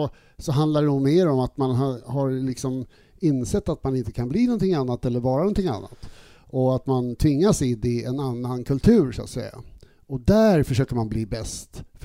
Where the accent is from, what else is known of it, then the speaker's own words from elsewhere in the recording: Skåne, Sweden; now in Stockholm, Sweden; jag var skåning. Mm. Kom till Stockholm liksom och blev retad och så.